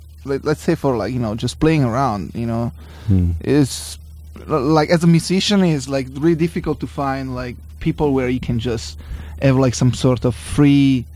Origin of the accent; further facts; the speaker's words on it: Italy; from Italy too, and I play drums.